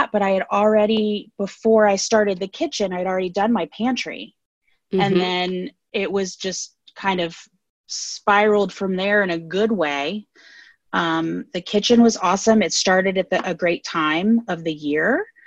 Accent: Ohio, United States; because, you know, we're from Ohio, so we have that same voice, and it's just soothing

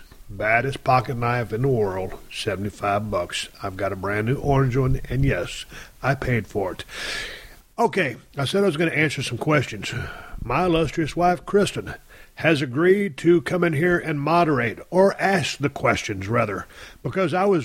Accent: Edna, Texas, United States; I did a shitload of saltwater fishing back when we was growing up in Edna, Texas.

